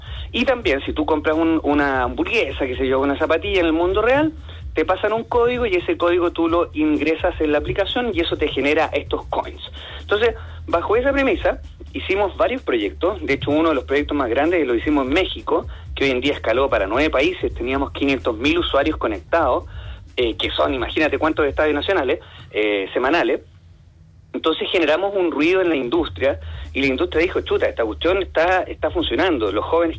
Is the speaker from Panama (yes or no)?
no; Chile; como buenos chilenos empezamos a liderar en esa área. Y sucede que acá en Chile, en el fondo nosotros volviendo a nuestro país